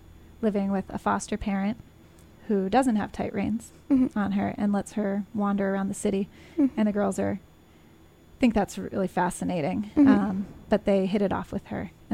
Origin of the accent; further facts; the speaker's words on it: Hudson, New York, United States; I'm from Hudson